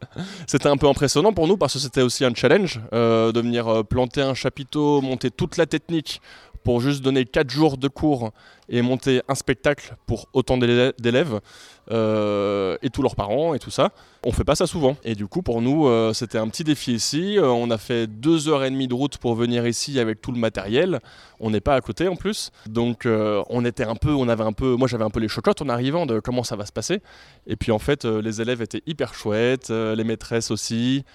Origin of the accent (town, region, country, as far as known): Brussels, Brussels-Capital Region, Belgium